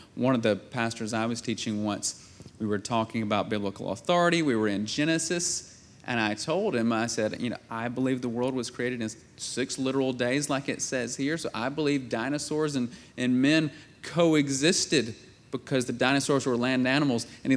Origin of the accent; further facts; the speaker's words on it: United States; We can't get into those countries because we're from the States, but they can.